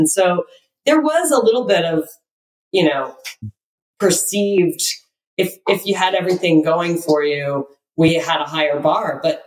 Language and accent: English; California, United States; now in Sonoma County, United States; We live in Sonoma County in the most you know, beautiful place in California. We come from Silicon Valley.